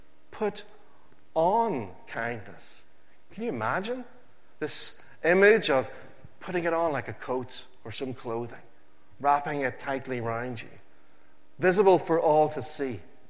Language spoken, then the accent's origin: English; Portadown, Northern Ireland, United Kingdom; When I grew up in Portadown, there are street preachers every Saturday afternoon.